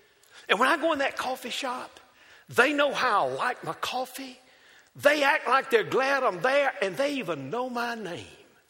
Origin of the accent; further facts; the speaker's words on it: Alabama, United States; I'm from Alabama, that's all.